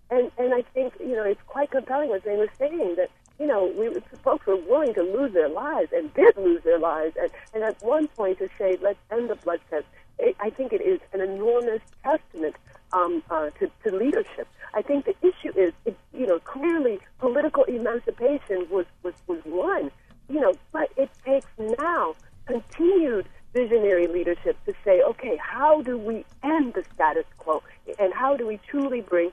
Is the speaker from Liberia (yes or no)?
yes; Liberia; I'm from Liberia, we went through a similar, you know, bloodthirst, 250,000 people killed.